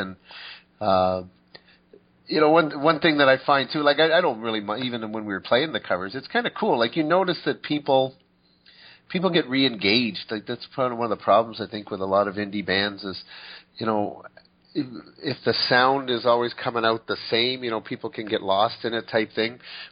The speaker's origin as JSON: {"language": "English", "country": "Canada", "said": "like we said, we are Canadian, so we wanted to stick with some of our roots type thing."}